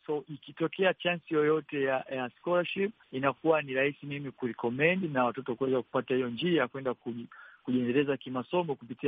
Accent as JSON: {"language": "Swahili", "town": "Buguruni", "region": "Dar es Salaam", "country": "Tanzania", "tie": "born or raised there", "said": "Nimekulia Buguruni, ambapo ni sehemu ambapo hakuna facility yote ya kuweza wewe kucheza basketball."}